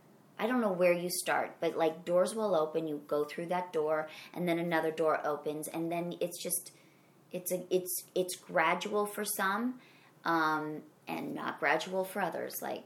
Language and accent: English; Midwest, United States; accent: Midwestern; My Midwestern accent just came out.